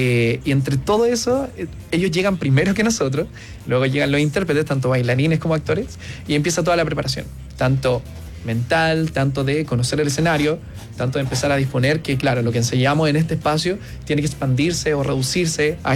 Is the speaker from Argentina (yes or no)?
no; Chile; recuerden que somos chilenos